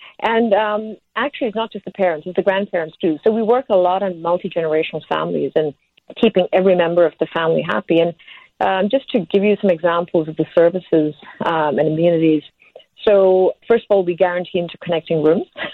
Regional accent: Singapore; now in Portugal; My husband is Swiss. I'm originally Singaporean. And, you know, we call Portugal home now.

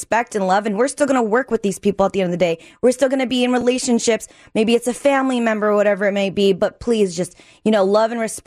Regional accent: United States; I also think that just being an American is hard.

